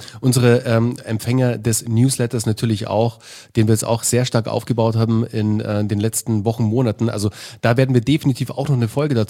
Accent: Munich, Bavaria, Germany; Und ich bin als Münchner Jung sozusagen, der Bursche vom Land, komme ich da in die große Stadt

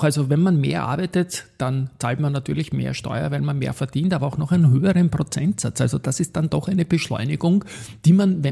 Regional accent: Vienna, Austria; Ich komme aus der Siebenbürgerstraße in 1220 Wien, eher sogar aus Siebenbürgen.

